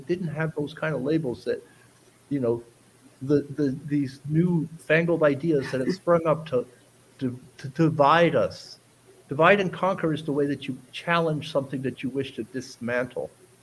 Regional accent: Italy; I grew up in Italy and I'm half Italian.

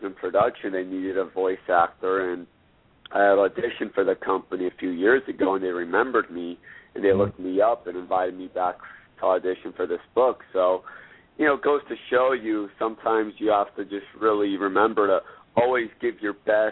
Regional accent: Idaho, United States; also born or lived in Afghanistan; I grew up actually in Idaho. We were sponsored by an American family, and we grew up there.

